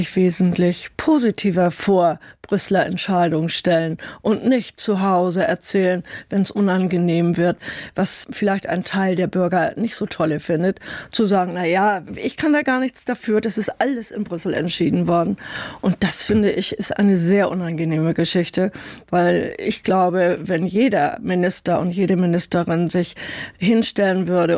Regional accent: Schleswig-Holstein, Germany; Und ich lebe in Söbi, ich bin Schleswig-Holsteinerin, ich bin Deutsche, aber ich bin mit ganzem Herzen Europäerin.

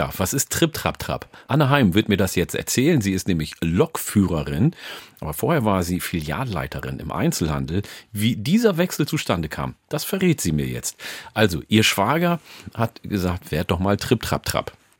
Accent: Lower Saxony, Germany; Sie kommt aus meiner Heimat, aus dem Landkreis Oldenburg, genau gesagt aus Hatterwüsting.

